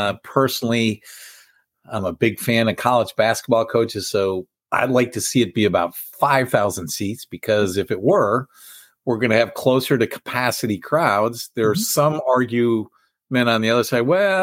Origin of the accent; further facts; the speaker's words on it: Cleveland, Ohio, United States; Well, Ron, you and I grew up in Cleveland, and we have seen the evolution of new arenas and stadiums.